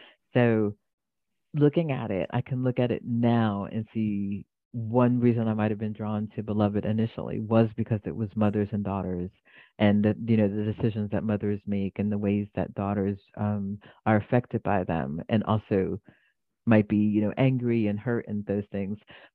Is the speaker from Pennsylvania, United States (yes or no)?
yes; Philadelphia, Pennsylvania, United States; born there; I was born in Philadelphia. A lot of writers come from Philly.